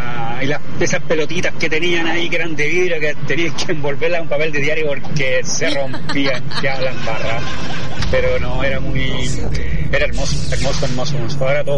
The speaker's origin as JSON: {"language": "Spanish", "town": "Viña del Mar", "region": "Valparaíso", "country": "Chile", "said": "Nosotros somos de acá de Viña del Mar, en la parte de Nueva Aurora, donde vive por ahí el amigo Gustavito."}